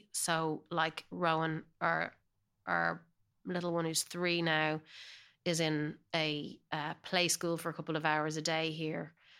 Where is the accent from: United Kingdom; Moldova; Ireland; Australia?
Ireland; accent: Irish; now in California, United States; No, I definitely hold on to my Irish accent. Sometimes the kind of the rhythm or the patina can kind of start layering on of California.